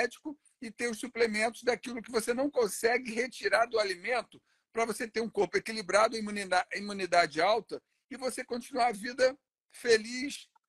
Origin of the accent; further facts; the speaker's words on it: Rio de Janeiro, Brazil; Não, eu sou carioca e no Rio de Janeiro eu trabalhei dos 17, 18, 19 anos fazendo algumas figurações, alguns trabalhos.